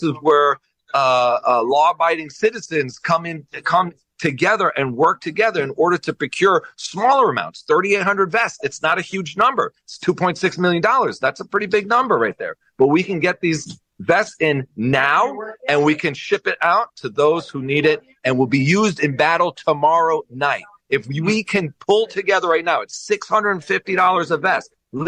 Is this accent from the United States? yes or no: yes; United States; now in Efrat, Israel; And I'm American myself. I came here 22 years ago. I live in a very a heavily Anglo population here in Israel, in the community that I live in Efrat.